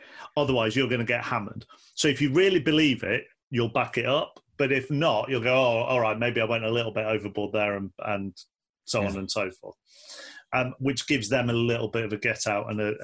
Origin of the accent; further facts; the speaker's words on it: Manchester, North West England, United Kingdom; because I'm a Mancunian and because I'm a known Mancunian